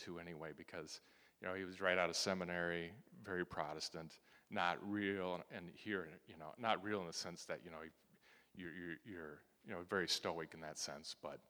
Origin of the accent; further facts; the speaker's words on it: California, United States; Okay, so originally I'm from California, and I had a father that was he was abusive